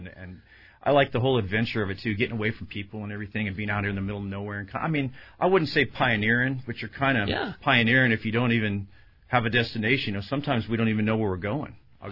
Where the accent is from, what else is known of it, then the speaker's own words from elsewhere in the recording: San Diego, California, United States; Well, I grew up in Point Loma. You know, it's like my dad took me to work, and I fished all them piers and docks and spotties way back